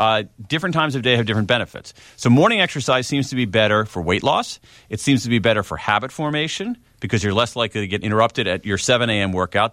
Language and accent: English; Columbus, Ohio, United States; I grew up in Columbus, Ohio.